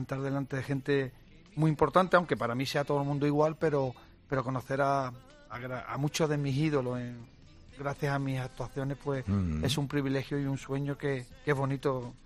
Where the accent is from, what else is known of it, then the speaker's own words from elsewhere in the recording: Jerez de la Frontera, Andalusia, Spain; que yo salí de un pueblo, de mi tierra, de Jerez, de un barrio de clase media, humilde